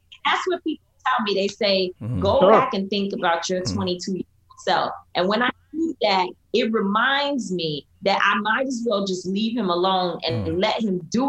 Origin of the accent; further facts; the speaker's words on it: New York City, New York, United States; We were raised in Harlem. I was raised in Harlem.